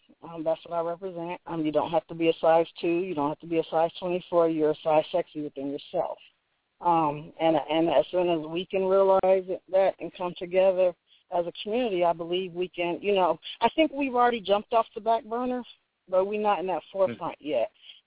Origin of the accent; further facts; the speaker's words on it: San Mateo, California, United States; I am from San Mateo, California, which is about 15 minutes outside of San Francisco.